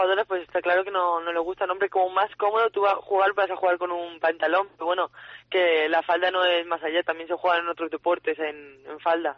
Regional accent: Alicante, Valencian Community, Spain; now in Metz, France; yo soy de Alicante y no estoy muy acostumbrada

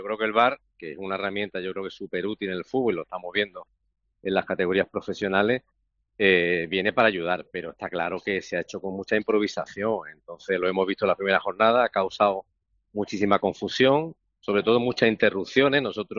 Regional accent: Málaga, Andalusia, Spain; los que somos de Málaga

